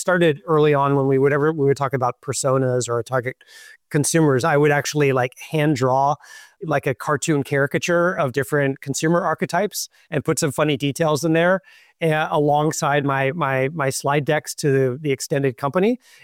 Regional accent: United States; different way than what I'd grown up with in the States.

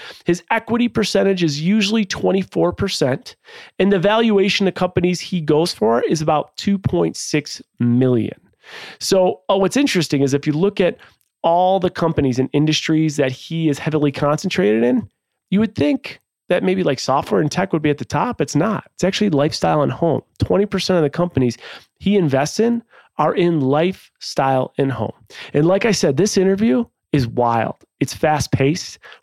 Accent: Buffalo, New York, United States; You know, I heard you're a Toronto guy. I grew up in Buffalo.

